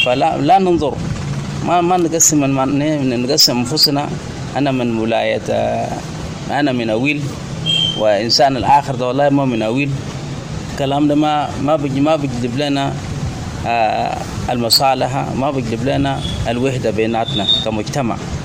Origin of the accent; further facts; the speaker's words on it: South Sudan; أي منطقة أنا مشيت فيها أنا بكون مستقر، أنا جنوبي